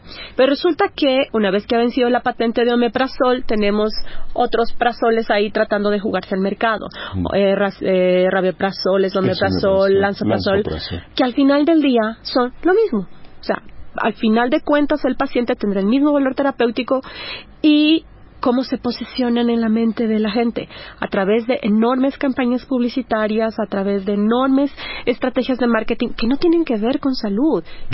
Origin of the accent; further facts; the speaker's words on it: Quito, Pichincha, Ecuador; yo vengo de Quito, la mitad del mundo, sí. Latitud cero, donde la misión geodésica midió la Tierra, sí.